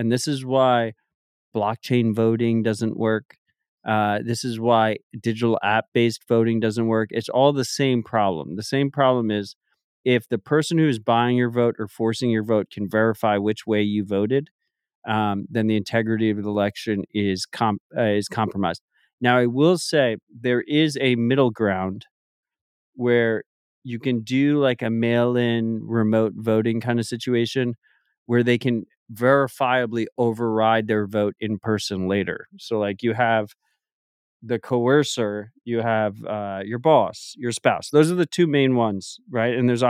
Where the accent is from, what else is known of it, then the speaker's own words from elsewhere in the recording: United States; But as an American, this is important.